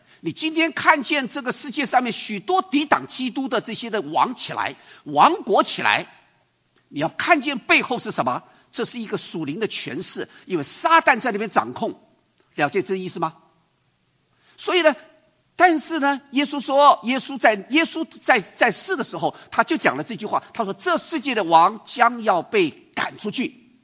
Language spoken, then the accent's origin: Chinese; China; 那所以我们的龙是，我们中国人龙是什么龙？好龙。